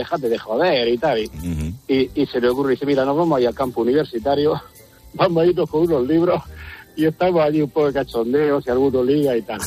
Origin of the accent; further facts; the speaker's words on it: Murcia, Region of Murcia, Spain; Y en esa época, yo soy de Murcia, soy de Murcia.